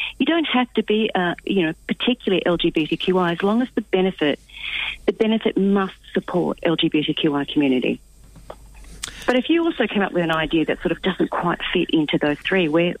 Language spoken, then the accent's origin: English; Melbourne, Victoria, Australia; I'm an old Melbourne girl. I grew up in Circus Oz.